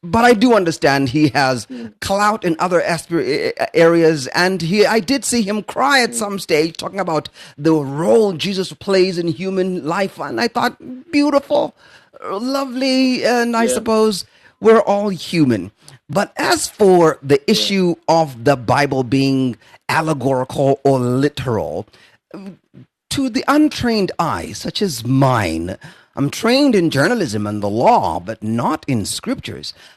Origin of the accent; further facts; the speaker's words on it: South Africa; as a South African journalist, been practicing for 26 years now in journalism, I listened to him giving an interview on South African history and politics